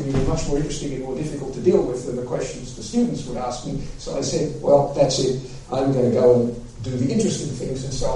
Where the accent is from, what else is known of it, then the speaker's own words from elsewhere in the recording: Australia; also born or lived in Vienna, Austria / Britain / Switzerland / United States; I was born in Vienna, and I grew up in Australia, then moved to the United States. Then we lived in Britain, then we moved to Switzerland, then went back to the United States